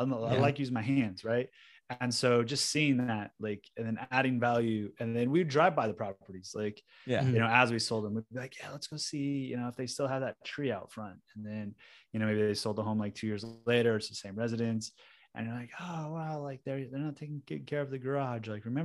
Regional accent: Denver, Colorado, United States; we're from Denver, Colorado, right? So, that's prime real estate right now.

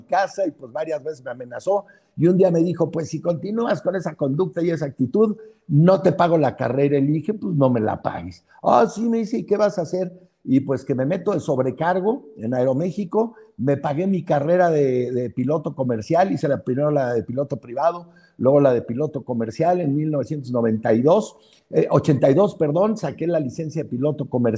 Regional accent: Guadalajara, Jalisco, Mexico; born there; Mi mamá era alemana de Wiesbaden, Alemania. Yo nací en Guadalajara, Jalisco. Mi papá era de Luis Moya, Zacatecas.

